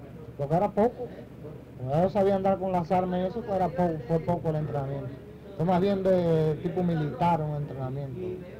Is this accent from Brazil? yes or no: no; Holguín, Cuba; Hace muchos años, porque era de mi pueblo. Holguín, vaya.